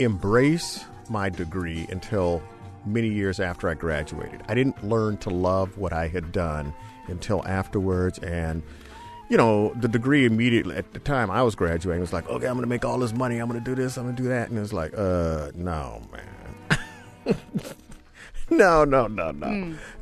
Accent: Detroit, Michigan, United States; I'm originally from Detroit, you know, with nothing but cars. And they had a couple biker gangs there.

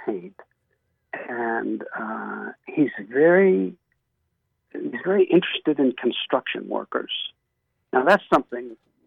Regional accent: Brooklyn, New York, United States; When I was in nursery school, going back a few years, in Brooklyn, I was born in Brooklyn. I spent the first 5 years of my life in Brooklyn.

